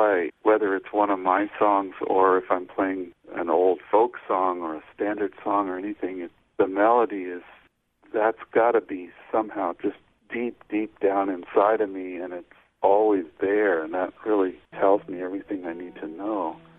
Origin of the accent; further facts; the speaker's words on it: Colorado, United States; I grew up in Colorado, and just about every summer and some winters, we drive from Colorado up to Two Harbors